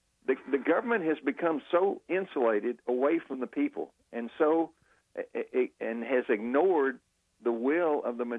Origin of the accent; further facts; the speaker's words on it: Nashville, Tennessee, United States; Nashville, I was born and raised in Nashville, and used to be a nice town.